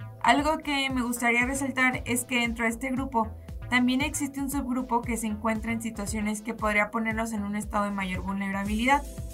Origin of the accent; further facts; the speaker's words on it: Mexico; La INE es algo que nos identifica a nosotros como mayores de edad, como mexicanos mayores de edad